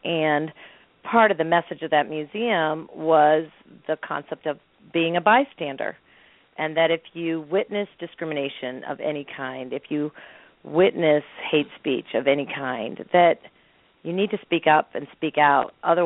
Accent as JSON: {"language": "English", "region": "East Coast", "country": "United States", "lives_now": "Missouri, United States", "said": "I mean, I came from the East Coast. I don't know. People don't speak with a lot of hate speech in places I had lived prior to Missouri."}